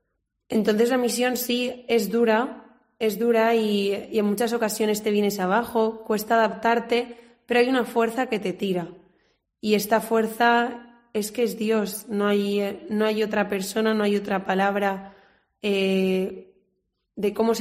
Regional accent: Valencia, Valencian Community, Spain; vengo de Valencia, como bien han dicho.

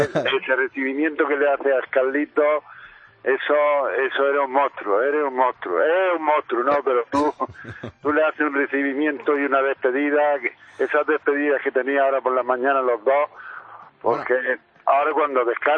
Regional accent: Mazarrón, Region of Murcia, Spain; Aparte del buen pescado que tenemos, que soy del puerto de Mazarrón.

